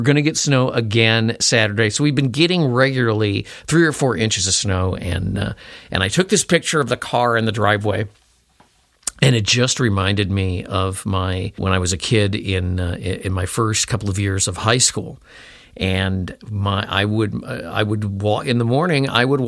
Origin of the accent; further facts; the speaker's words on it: Chicago, Illinois, United States; also born or lived in Baltimore / Washington / Richmond; now in Minnesota, United States; as a typical Minnesotan or upper Midwesterner, I was raised in Chicago and have lived in Minnesota a lot longer than I lived in Chicago.